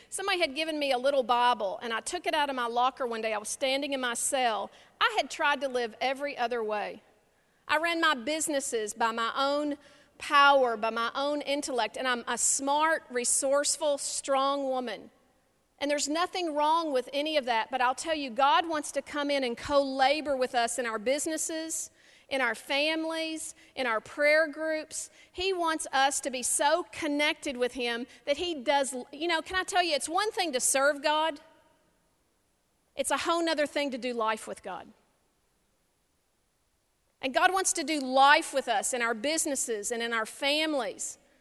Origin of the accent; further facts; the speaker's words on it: Texas, United States; I'm not going to do this well because I'm from Texas